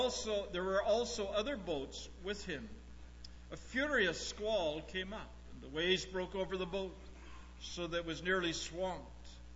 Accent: Dryden, Ontario, Canada; A few Sundays ago, I was back in my hometown in Dryden, Ontario, in my First Baptist Church, where I was converted

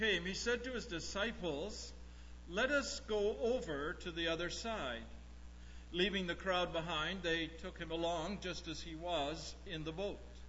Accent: Dryden, Ontario, Canada; A few Sundays ago, I was back in my hometown in Dryden, Ontario, in my First Baptist Church, where I was converted

